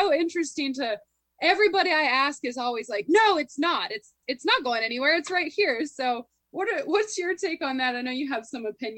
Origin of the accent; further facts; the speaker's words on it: Appalachia, United States; just being an Appalachian and being in this, like, arts and culture sector